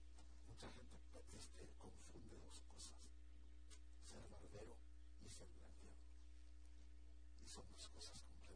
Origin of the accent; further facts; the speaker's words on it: Mexico; moved away; Yo soy de México. Pero aquí vivo, soy el residente, mi residente.